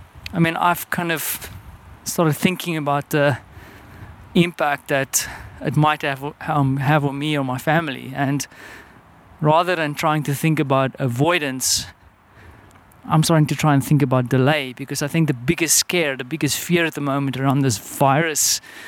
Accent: South Africa; I mean, I am South African.

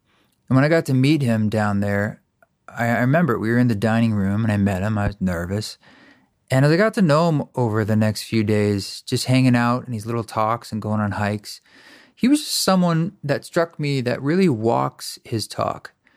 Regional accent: Oregon, United States; Growing up in Oregon, I hadn't really thought about Utah.

